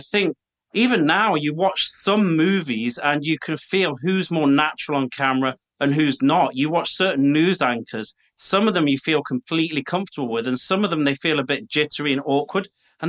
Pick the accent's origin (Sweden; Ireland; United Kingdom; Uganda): United Kingdom; also born or lived in Colombia; now in Florida, United States; I'm speaking to you today from Florida. This is Florida. I'm from the United Kingdom. I spent a decade in Colombia. And when we moved to Florida last year